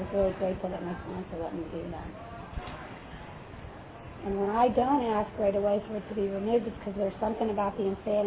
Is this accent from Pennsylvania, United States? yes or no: yes; Bradford, Pennsylvania, United States; I grew up pretty close here. I grew up in Bradford, Pennsylvania.